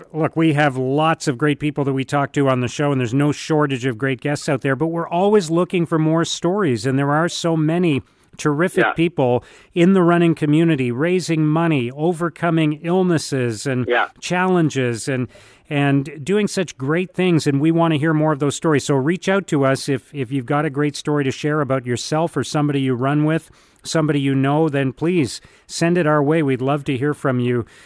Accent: Canada; It's probably the part of the world that I have run the most other than my hometown here in Canada because I've spent so much time there visiting family.

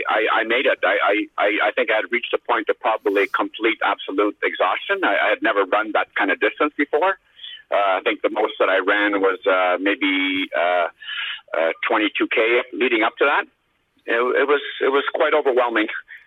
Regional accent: Ottawa, Ontario, Canada; Ottawa is my actual hometown. I was actually born in Ottawa and I grew up in Ottawa

